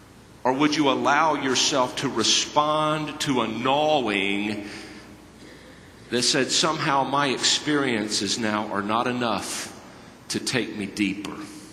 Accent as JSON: {"language": "English", "region": "the South", "country": "United States", "tie": "born or raised there", "said": "I grew up in the South. I know about being born again."}